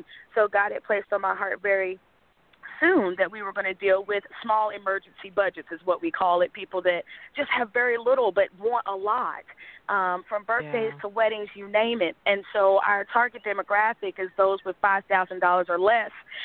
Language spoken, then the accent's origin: English; Landover, Maryland, United States; moved away; I'm originally from Maryland, Landover, Maryland. I moved to North Carolina in 1998.